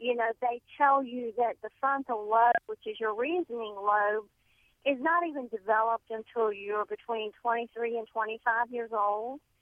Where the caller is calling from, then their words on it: Richmond, Virginia, United States; Richmond, Virginia.